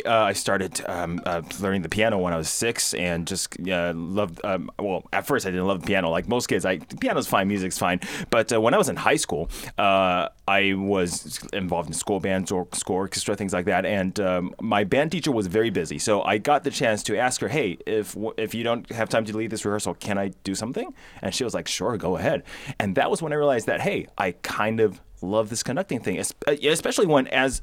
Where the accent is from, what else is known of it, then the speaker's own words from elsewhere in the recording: Taiwan; moved away; also born or lived in New Jersey, United States / England / Ohio, United States / Indiana, United States; I was born in New Jersey. I grew up in Taiwan, went to England, Ohio, Indiana.